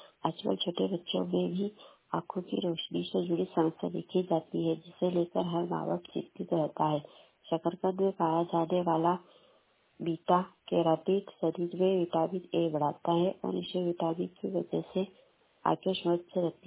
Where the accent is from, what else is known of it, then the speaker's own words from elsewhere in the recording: Chandpur, India; मैं चांदपुर से हूँ